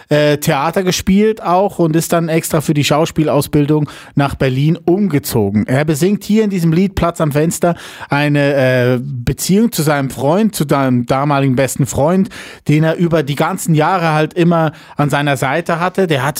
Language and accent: German; Lucerne, Switzerland; Früher, ich komme ja aus Luzern.